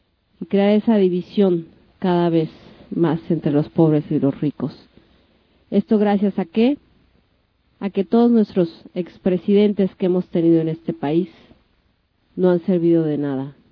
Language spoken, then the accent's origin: Spanish; Mexico; todos como mexicanos que siempre hemos demostrado esa unidad